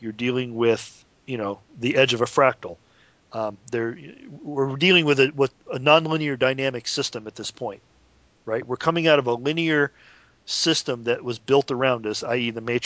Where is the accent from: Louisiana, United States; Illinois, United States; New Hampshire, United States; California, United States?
Illinois, United States; Chicago; I grew up in Chicago.